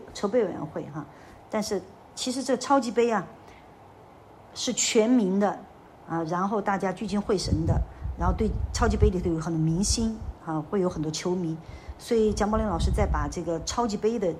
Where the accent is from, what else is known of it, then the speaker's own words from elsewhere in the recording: China; 那么这一些行为在我们中国人的崇拜当中没有